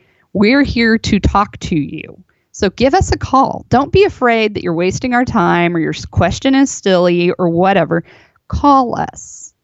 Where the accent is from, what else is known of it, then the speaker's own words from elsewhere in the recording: Kansas, United States; born there; now in Texas, United States; I was born in Kansas. A lot of people don't know this.